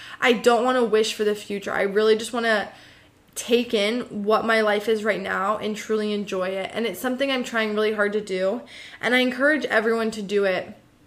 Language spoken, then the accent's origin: English; United States; I'm so grateful that I'm an American and that I have these opportunities to experience this life.